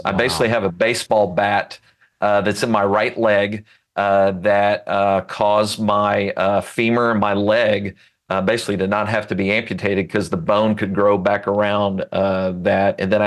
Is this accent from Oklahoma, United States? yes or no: yes; Edmond, Oklahoma, United States; I grew up in Edmond, Oklahoma, and that theater that we had is basically the size of an off-Broadway theater